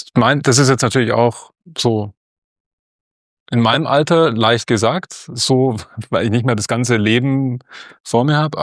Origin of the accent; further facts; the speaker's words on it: Esslingen, Baden-Württemberg, Germany; tolle Fachhochschule bei uns in meiner Heimatstadt Esslingen.